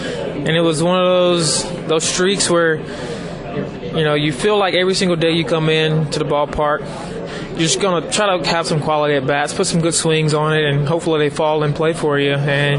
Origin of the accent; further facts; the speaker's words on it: Prince George, Virginia, United States; also born or lived in Richmond; I was born in Richmond, Virginia. There half my life, and the other half in Prince George, Virginia, where I went to high school.